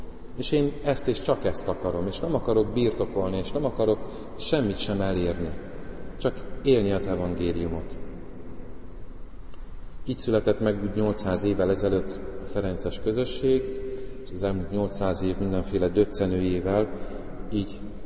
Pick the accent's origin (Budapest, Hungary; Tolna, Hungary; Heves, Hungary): Budapest, Hungary; born there; Itt születtem Budapesten, Óbudán, illetve Újlakon, egy teljesen átlagos családban, egy bátyám van.